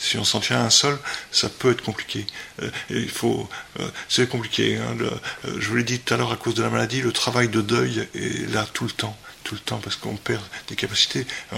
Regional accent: Deauville, Normandy, France; born there; je suis né en Normandie. Je suis né à Deauville parce que ma mère était originaire de Trouville, ce village de pêcheurs.

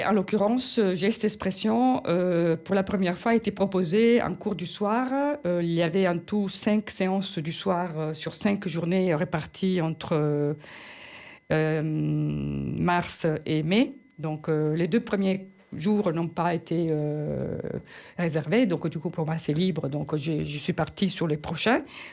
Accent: Turin, Piedmont, Italy; moved away as an adult; j'ai quitté Turin à l'âge de 19 ans

